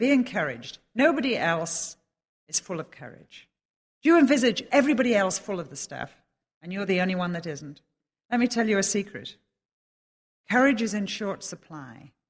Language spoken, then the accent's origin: English; England, United Kingdom; And we're English, which makes us reticent.